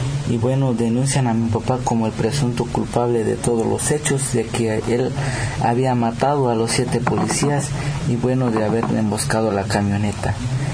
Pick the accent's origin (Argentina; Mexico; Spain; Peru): Mexico; Chiapas; first language Tzotzil; Spanish is a second language; soy del Estado de Chiapas y nuestra lengua es tzotzil.